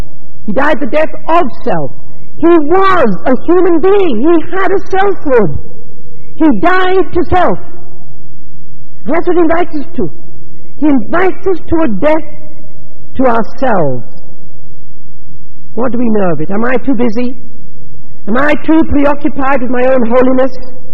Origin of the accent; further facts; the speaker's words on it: Belfast, Northern Ireland, United Kingdom; I've noticed back in my hometown of Belfast, we are really not as good car drivers as you folk.